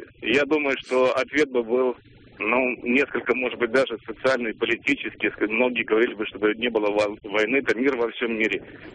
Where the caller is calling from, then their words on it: Samara, Samara Oblast, Russia; я звоню из Самары.